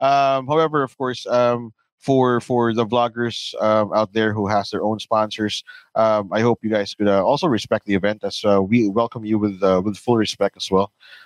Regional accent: Philippines; We are all from the Philippines.

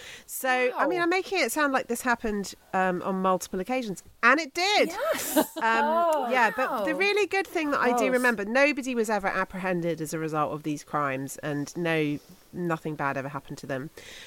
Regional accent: South West England, United Kingdom; I would say sort of mid-1970s to early 1980s, okay. I was growing up in Somerset.

